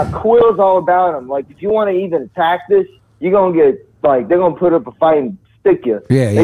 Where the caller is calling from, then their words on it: Texas, United States; like I'm calling from Texas, I've been around a bunch of them.